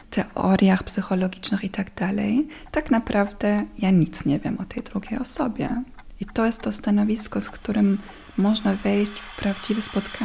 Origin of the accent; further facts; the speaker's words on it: Germany; Polish is a second language; also born or lived in Yugoslavia; now in Poland; Urodziłam się w Jugosławii i wychowywałam się głównie w Niemczech. Moja mama jest Niemką, mój tata jest Chorwatem. I dzisiaj mieszkam w Polsce, mój mąż jest Polakiem. Tutaj jestem od 11 lat.